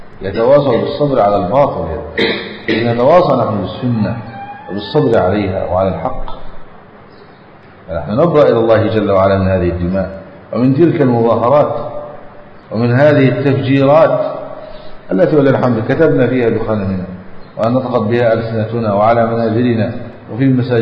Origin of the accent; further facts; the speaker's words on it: Egypt; نسأل الله أن يحفظ بلادنا مصر